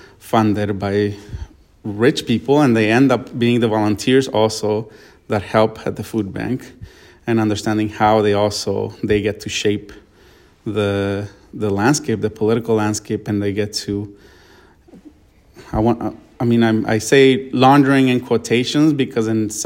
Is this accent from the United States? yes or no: no; Mexico; I guess growing up in Mexico, I didn't have a lot of, I didn't pay a lot of attention to the food that we were eating.